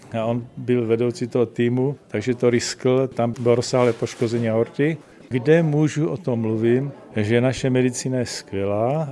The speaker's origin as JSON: {"language": "Czech", "town": "Zlín", "region": "Zlín Region", "country": "Czechia", "tie": "born or raised there", "said": "Já jsem ze Zlína, já jsem zlínský patriot."}